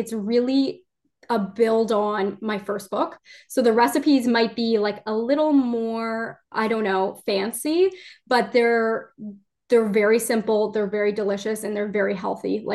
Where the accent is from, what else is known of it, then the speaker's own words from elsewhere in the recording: Ontario, Canada; it's in Toronto, which is I'm from Ontario.